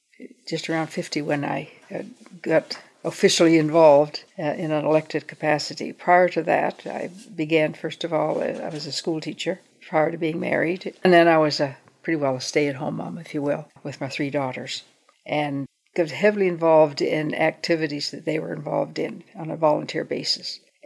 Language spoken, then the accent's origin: English; Truro, Nova Scotia, Canada; but I grew up in Truro, and I knew.